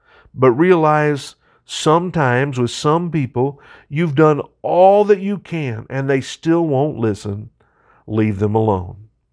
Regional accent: Kansas, United States; For instance, growing up in Kansas, I say you guys.

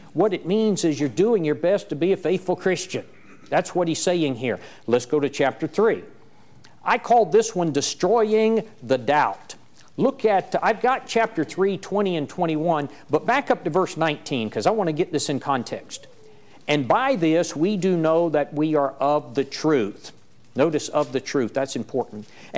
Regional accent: South Carolina, United States; I'm from South Carolina, and I just came here

